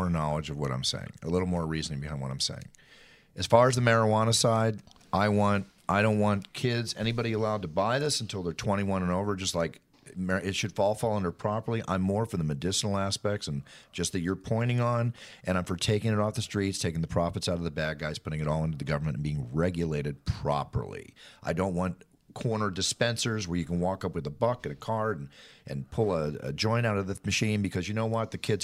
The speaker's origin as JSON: {"language": "English", "town": "Dallas", "region": "Texas", "country": "United States", "tie": "born or raised there", "said": "I lived in the Bible Belt. I grew up partially in Dallas, Texas."}